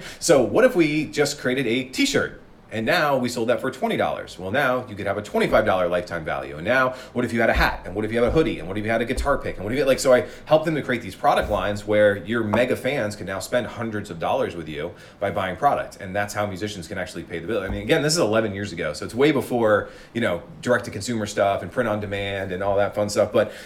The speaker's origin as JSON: {"language": "English", "region": "the South", "country": "United States", "said": "It was very New York lyrics meets, but like we're from the South, right?"}